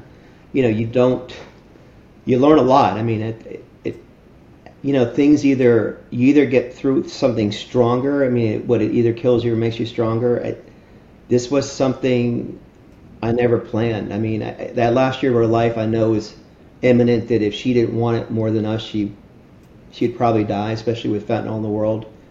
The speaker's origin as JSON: {"language": "English", "town": "Miami Beach", "region": "Florida", "country": "United States", "tie": "born or raised there", "said": "So we were raised in Miami Beach, was raised in a tough environment, had loving mom and grandma"}